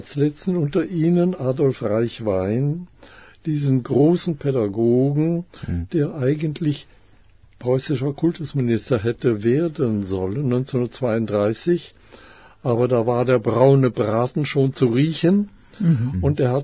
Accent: Germany; born there; Nein, geboren bin ich dann in Deutschland.

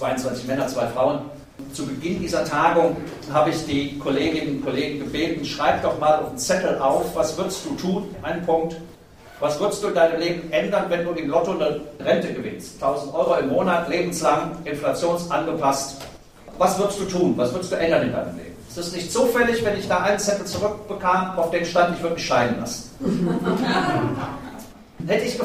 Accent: Bonn, North Rhine-Westphalia, Germany; Ich komme aus Bonn, in der Nähe von Köln

